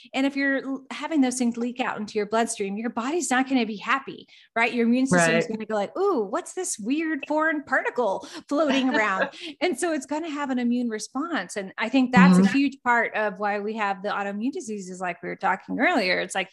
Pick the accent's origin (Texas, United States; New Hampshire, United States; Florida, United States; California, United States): Florida, United States; born there; I'm a sun baby. I was born in Florida. I'm like, I need the sun.